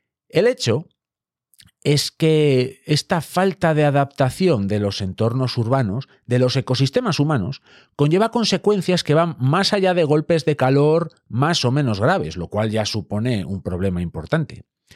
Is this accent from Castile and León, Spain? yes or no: yes; León, Castile and León, Spain; os puedo contar un dicho clásico de mi tierra, y es que si queréis saber si alguien es de León